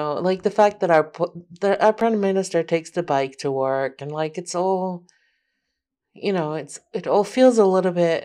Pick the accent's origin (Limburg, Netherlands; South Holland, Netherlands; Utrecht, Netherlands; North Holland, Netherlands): North Holland, Netherlands; Amsterdam; I grew up around Amsterdam. So Amsterdam feels familiar, but I find Amsterdam quite annoying.